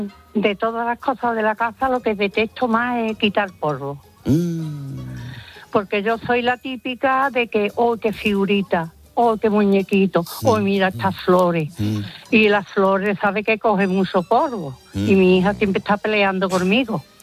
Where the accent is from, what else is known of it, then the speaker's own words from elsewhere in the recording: Sanlúcar de Barrameda, Andalusia, Spain; Yo no sé si por mi forma de hablar sabe a dónde pertenezco.